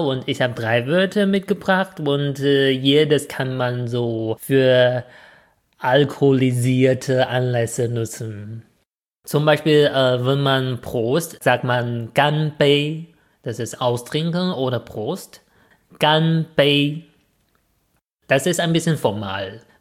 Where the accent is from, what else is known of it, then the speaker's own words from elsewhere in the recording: China; was ich als Chinese ein bisschen häufiger von Deutschen so gefragt höre.